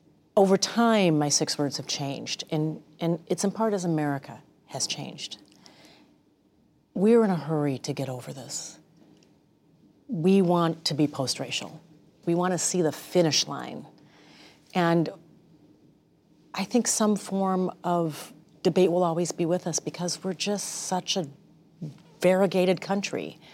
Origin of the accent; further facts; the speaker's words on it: Minnesota, United States; Because I'm a brown girl that grew up in a Midwestern state. I'm from Minnesota.